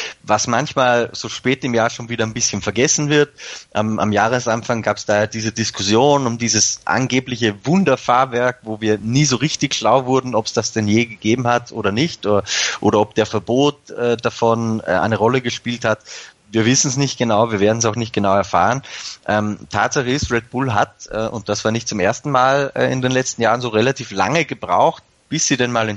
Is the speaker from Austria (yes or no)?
yes; Austria; bei uns in Österreich